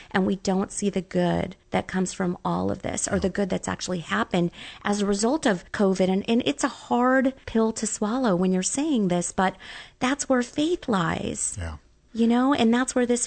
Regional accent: Champaign, Illinois, United States; so I grew up here in Champaign, and I grew up in Dobbins Downs, as a matter of fact. So very humble beginnings here, no doubt about it

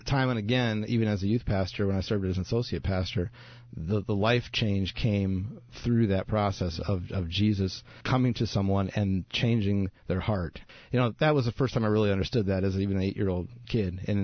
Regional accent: Indiana, United States; A missionary came and visited my home church. I grew up in Indiana.

